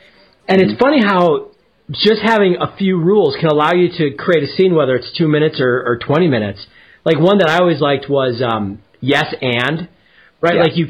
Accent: Milwaukee, Wisconsin, United States; It's a coffee stout from Lakefront Brewery in Milwaukee. I had to represent for my hometown today.

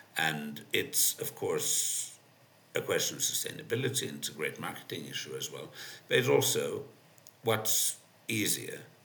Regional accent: Finland; now in Kenya; "Hi, I'm the Finnish ambassador. I'm from Finland."

